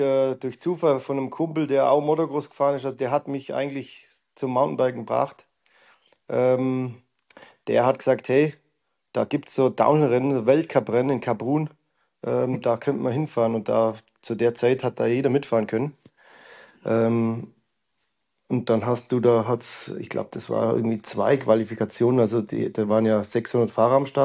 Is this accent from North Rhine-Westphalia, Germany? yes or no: no; Bavaria, Germany; born there; now in Chiemgau, Germany; Na genau, ich bin eigentlich aus dem Allgäu gebürtig. Und bin dann aber vor circa 20 Jahren ins Chiemgau gezogen